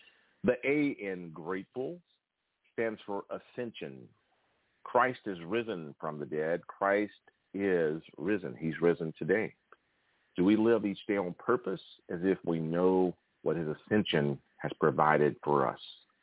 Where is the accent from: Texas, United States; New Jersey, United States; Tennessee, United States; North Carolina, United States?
Tennessee, United States; And today I'm visiting my hometown in Tennessee, and it's always something special for me when I visit my hometown